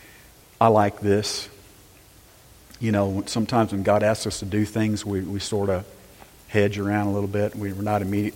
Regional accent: Texas, United States

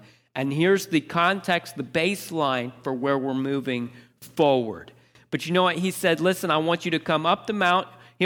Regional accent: United States; because I'm an American.

